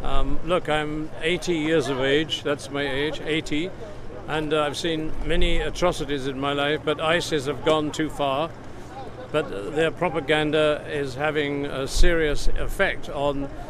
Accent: England, United Kingdom; I'm an Englishman.

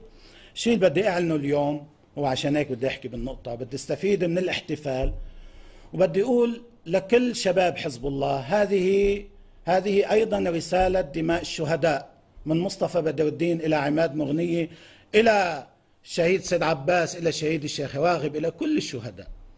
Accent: Lebanon

